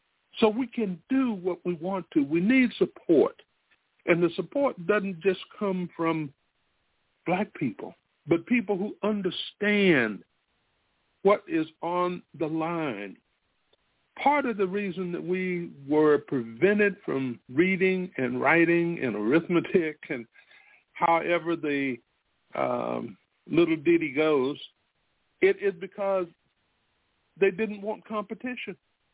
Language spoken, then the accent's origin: English; Spartanburg, South Carolina, United States; My hometown is Spartanburg, South Carolina. And there are two colleges here, one for women at the time and one for men.